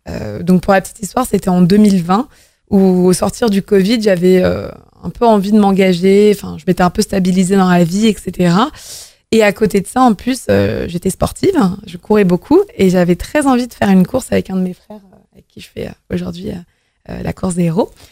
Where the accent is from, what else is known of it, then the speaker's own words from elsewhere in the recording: Vernon, Normandy, France; donc je suis une Vernonnaise, donc j'ai grandi à Vernon, etc.